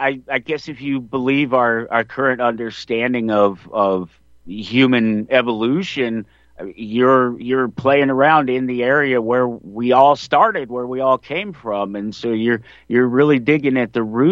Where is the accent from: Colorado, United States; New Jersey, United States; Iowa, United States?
Colorado, United States; Denver; I'm from Denver, Colorado. How much whiter does it get than coming from Denver, Colorado, in terms of that?